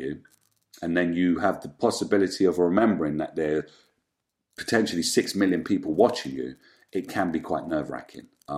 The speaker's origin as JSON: {"language": "English", "region": "London", "country": "United Kingdom", "tie": "born or raised there", "said": "I was born and bred in Hackney, and grew up with my mum and my brother on a council estate in Stoke Newington stroke Clapton. It was on Caesnuff Road. It was right between the two."}